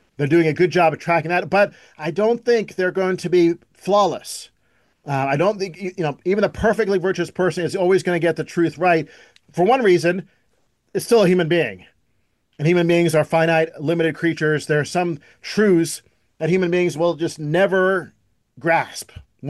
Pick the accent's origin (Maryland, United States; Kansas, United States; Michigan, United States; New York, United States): Maryland, United States; born there; Right now, I'm telling you that I was born in Maryland.